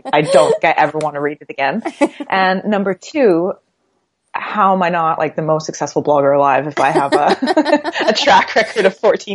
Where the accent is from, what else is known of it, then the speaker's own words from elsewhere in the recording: Canada; so I'm from Canada originally